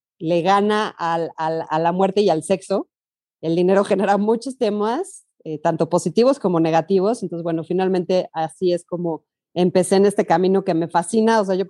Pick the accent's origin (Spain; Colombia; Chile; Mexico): Mexico; Mexico City; soy de la Ciudad de México, aquí nací. Mis abuelos salieron huyendo de la Segunda Guerra Mundial y México los recibió, los acogió